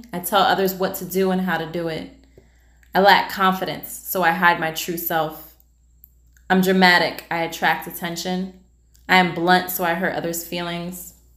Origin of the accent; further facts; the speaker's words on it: New Jersey, United States; We live in New Jersey, back in my hometown, which is a whole nother layer of healing in itself